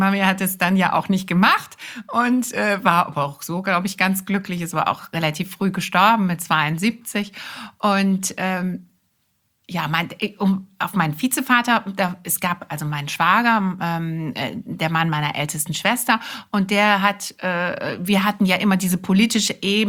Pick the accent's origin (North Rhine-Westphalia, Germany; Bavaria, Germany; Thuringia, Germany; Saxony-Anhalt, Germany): North Rhine-Westphalia, Germany; Wuppertal; born there; ich bin im Wuppertal geboren. Das ist keine schlechte Stadt, aber auch keine.